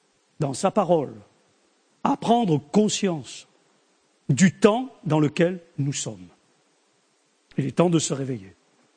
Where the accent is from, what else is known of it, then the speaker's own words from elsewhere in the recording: France; Pourtant, je suis français, hein.